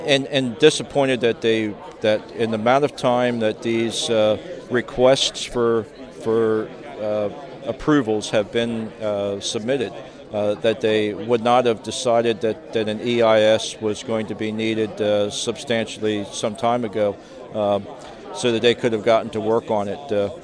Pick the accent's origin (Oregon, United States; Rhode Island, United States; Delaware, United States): Delaware, United States; Greenwood; I'm a farmer from Greenwood, Delaware.